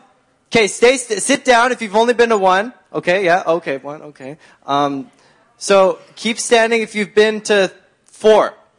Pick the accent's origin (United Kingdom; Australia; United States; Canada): Canada; Langley, British Columbia; Yeah, I grew up here in Langley. I was born at a young age, and so yeah, I've like lived here all my life.